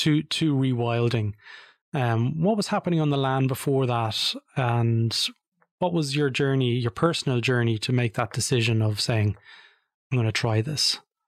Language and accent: English; Drogheda, Leinster, Ireland; I'm originally from Drogheda, where I grew up.